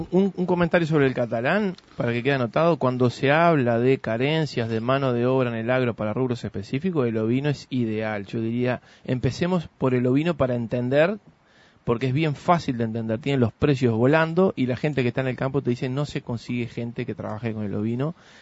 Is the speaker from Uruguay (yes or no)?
yes; Uruguay; Y como uruguayos, si hay algo de lo que estoy orgulloso es cómo cumplimos eso.